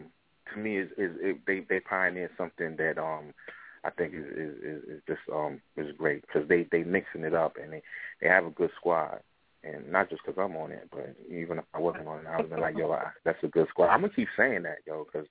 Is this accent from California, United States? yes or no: no; Brooklyn, New York, United States; Nah, I don't do that. I'm from Brooklyn.